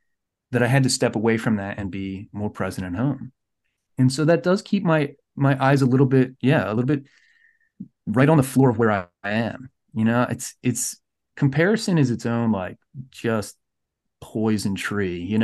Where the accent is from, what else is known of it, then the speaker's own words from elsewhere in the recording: Philadelphia, Pennsylvania, United States; Like I have a home and a family and two beautiful children here. Like I'm a Philadelphian, right?